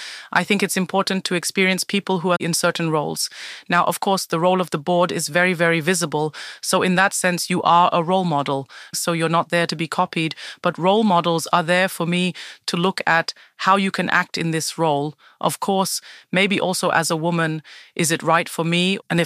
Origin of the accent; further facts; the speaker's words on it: Heidelberg, Baden-Württemberg, Germany; now in Austria; I come from Germany, born in Heidelberg, but married to a Bavarian for more than 25 years.